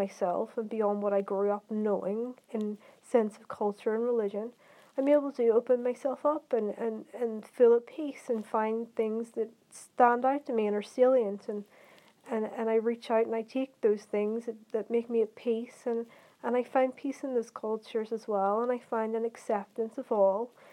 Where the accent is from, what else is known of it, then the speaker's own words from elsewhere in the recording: Ireland; I grew up with a Protestant mom and dad. I feel like I'm Irish, culturally speaking, as I live in fucking Ireland